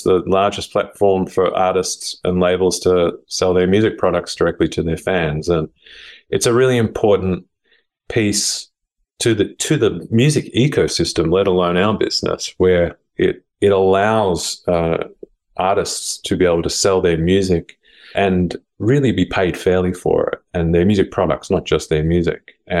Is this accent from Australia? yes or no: yes; Australia; I chose Sydney first because I'm Australian.